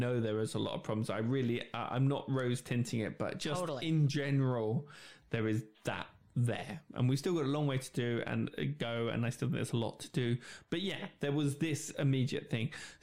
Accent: United Kingdom; We're just going to sit here with a cup of tea, as British people do.

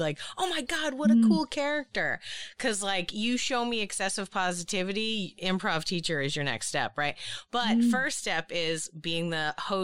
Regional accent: Boston, Massachusetts, United States; accent: Boston; I am from Boston, Massachusetts, which is known to have a pretty rough accent.

